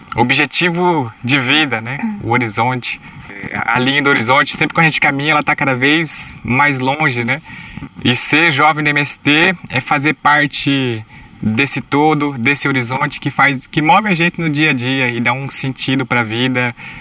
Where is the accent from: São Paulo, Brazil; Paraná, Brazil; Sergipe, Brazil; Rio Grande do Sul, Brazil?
Paraná, Brazil; Foz do Iguaçu; born there; also born or lived in Paraguay; Eu nasci em Foz do Iguaçu, depois eu fui lá pro... com a minha família, pro Paraguai, né?